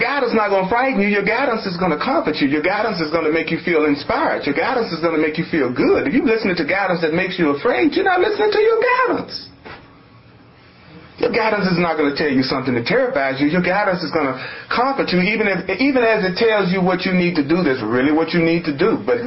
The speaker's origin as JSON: {"language": "English", "town": "Memphis", "region": "Tennessee", "country": "United States", "said": "I'm from Memphis, you from Denver."}